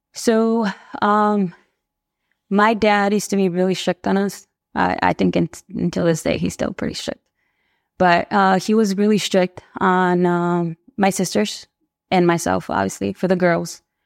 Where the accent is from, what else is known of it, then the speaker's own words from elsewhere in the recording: Anaheim, California, United States; also born or lived in Mexico; I was born in Anaheim. I was raised in Anaheim for a little bit until I was 6 years old.